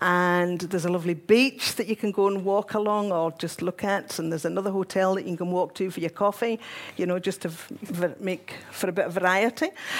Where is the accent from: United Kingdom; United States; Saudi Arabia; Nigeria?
United Kingdom; Glasgow, Scotland; now in Glasgow, United Kingdom; I'll try not to use too many Glasgow words, because we do have quite a few words that are unique to Glasgow. I live in Glasgow and I work in Edinburgh.